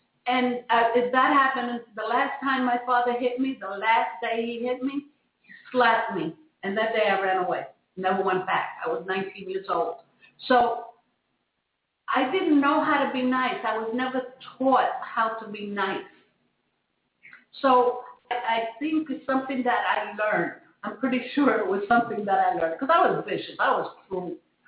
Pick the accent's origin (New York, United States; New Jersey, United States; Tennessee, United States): New York, United States; I grew up in New York, and I lived in a tenement house when I was a child. And I was on the sixth floor, and we used to hang out in our fire escape.